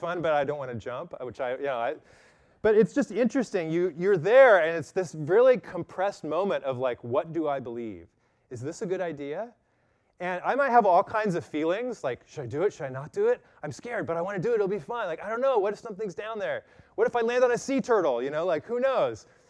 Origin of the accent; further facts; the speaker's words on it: Modesto, California, United States; In the 1980s, when I was growing up in Modesto as a high school student